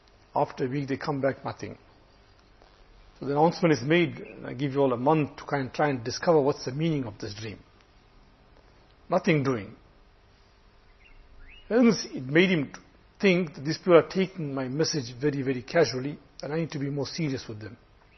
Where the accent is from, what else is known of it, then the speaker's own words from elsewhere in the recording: India; I'm an Indian.